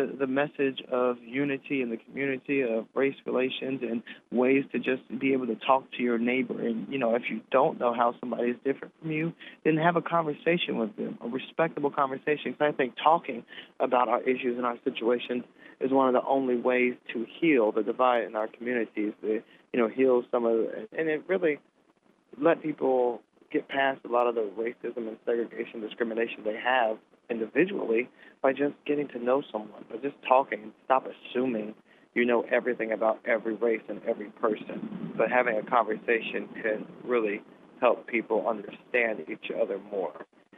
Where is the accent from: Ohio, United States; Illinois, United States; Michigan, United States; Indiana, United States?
Ohio, United States; Cincinnati; I was born and raised in Cincinnati.